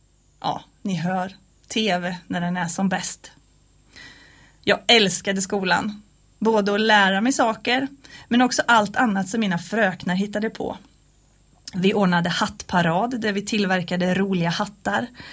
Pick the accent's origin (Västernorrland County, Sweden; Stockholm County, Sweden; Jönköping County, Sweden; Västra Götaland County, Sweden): Västra Götaland County, Sweden; Vartofta; Jag växte upp i Vartofta. Ett litet samhälle, strax en mil utanför Falköping.